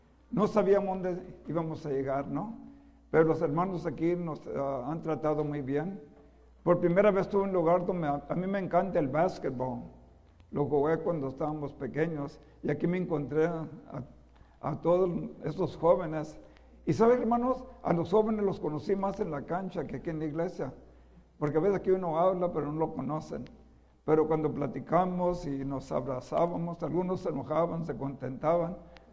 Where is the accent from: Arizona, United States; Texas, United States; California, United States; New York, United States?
California, United States; San Jose; born there; Nosotros nacimos en San José, California, cerca de San Francisco